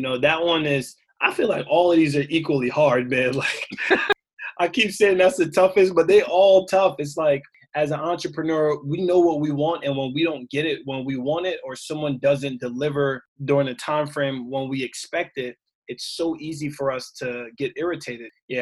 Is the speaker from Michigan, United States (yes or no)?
no; Queens, New York, United States; Like growing up in Queens, I thought having multiple relationships at one was the way to go.